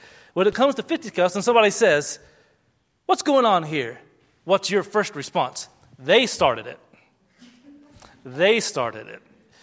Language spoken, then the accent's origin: English; Virginia, United States; At my house growing up in Virginia, I used to take a jog along the road.